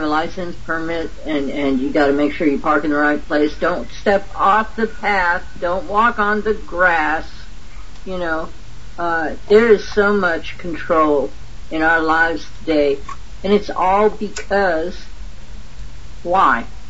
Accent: Louisiana, United States; I grew up in Louisiana.

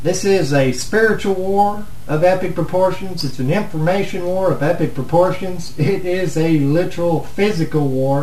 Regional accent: United States; I'm an American. I don't support Satan. I'm an American. I believe in the American dream.

